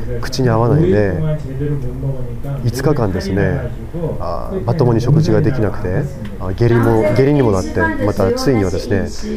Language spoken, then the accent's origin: Japanese; South Korea; Japanese is a second language; 私は韓国人なんですけども